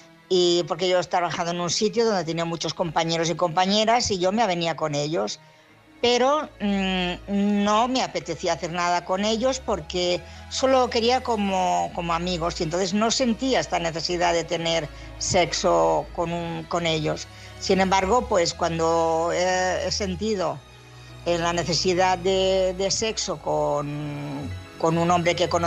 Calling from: Barcelona, Catalonia, Spain; de Barcelona.

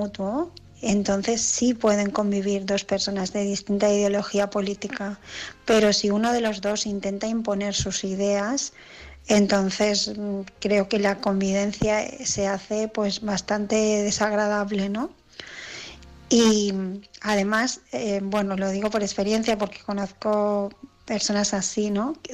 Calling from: Barcelona, Catalonia, Spain; de Barcelona

